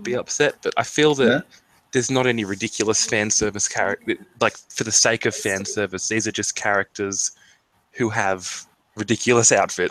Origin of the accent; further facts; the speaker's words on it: Sydney, New South Wales, Australia; the house I grew up in Sydney